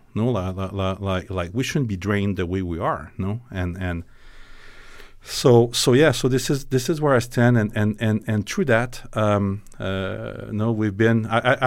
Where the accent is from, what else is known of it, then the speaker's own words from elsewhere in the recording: Quebec, Canada; now in Alberta, Canada; I mean, when I die, they won't fly me back to Quebec, no. So I'm Albertan, no, and I'm Albertan in a way that that I used to be Quebecer in Quebec, no.